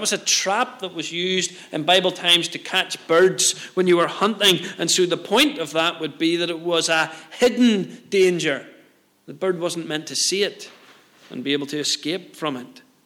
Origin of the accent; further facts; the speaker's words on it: Ireland; now in Scotland, United Kingdom; I'm an Irish man living in Scotland.